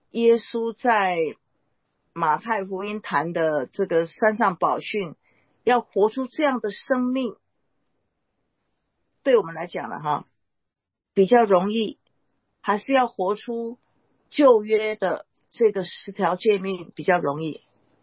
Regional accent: China; 我们中国人不管是儒家哪一家哈，他们也很常常强调说这个有什么样的一个次序哈

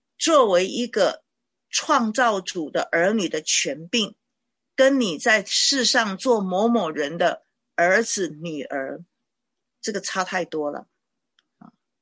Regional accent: China; 我想我们中国人也是可以参美的哈

